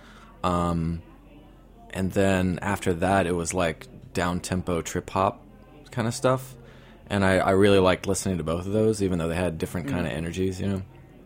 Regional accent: Columbus, Ohio, United States; now in San Francisco, United States; I grew up in Columbus, Ohio.

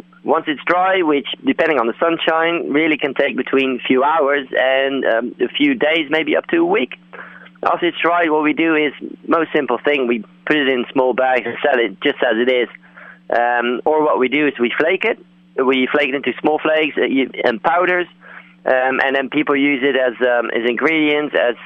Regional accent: Netherlands; English is a second language; moved away as an adult; now in United Kingdom; I'm originally from Holland and moved to the UK 6 years ago to study.

